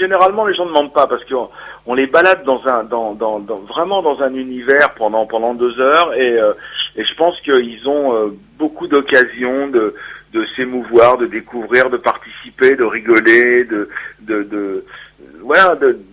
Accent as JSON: {"language": "French", "region": "Brittany", "country": "France", "said": "moi je viens de Bretagne, quoi, il faut que je traverse la France pour aller à tel endroit."}